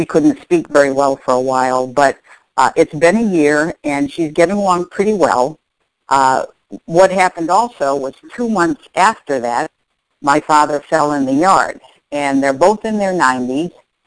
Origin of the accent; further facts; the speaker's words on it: Connecticut, United States; now in Texas, United States; I'm from Connecticut. Right now I'm in Texas with my daughter.